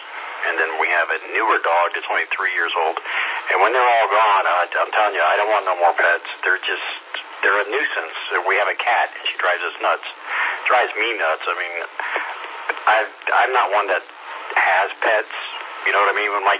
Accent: Miami, Florida, United States; also born or lived in Fort Myers; But yeah, I'm from Miami. I grew up in Miami and lived in Fort Myers for 20 years

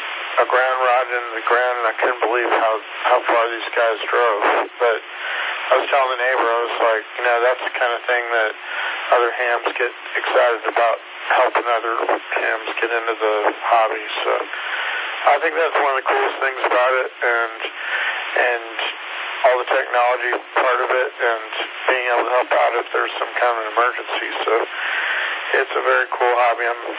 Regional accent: Bakersfield, California, United States; because I remember when I grew up in Bakersfield, California, convincing my mom to drive me all the way from Bakersfield to Long Beach.

